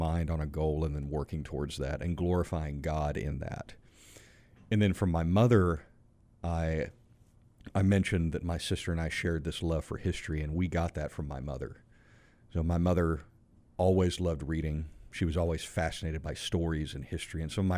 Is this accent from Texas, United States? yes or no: yes; Frisco, Texas, United States; So I grew up in Frisco, Texas. It started out as a little town on the northern side of Dallas.